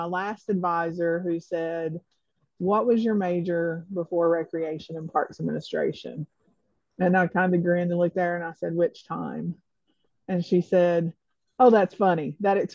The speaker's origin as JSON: {"language": "English", "town": "Cumberland", "region": "Kentucky", "country": "United States", "tie": "born or raised there", "said": "I grew up in Harlan County in southeastern Kentucky. So at the foot of Black Mountain, which is the highest point in Kentucky, in a small little town called Cumberland, mining community."}